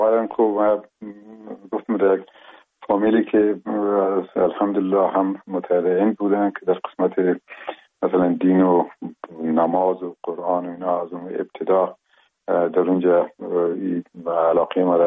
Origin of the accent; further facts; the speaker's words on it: Afghanistan; first language Pashto; Persian is a second language; وقتی خوست رفتیم مشکلی نبود چون زبان مادری ما پشتو بود و در او جایی که ما کلان شدیم به اصطلاح ما دو زبانه کلان شدیم